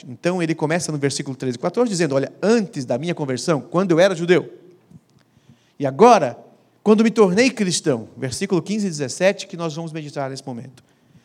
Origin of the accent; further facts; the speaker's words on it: Minas Gerais, Brazil; moved away; Eu, pessoalmente, quando deixei Minas Gerais nunca mais foi o mesmo. Não é eu que mudei, é Minas Gerais que mudou.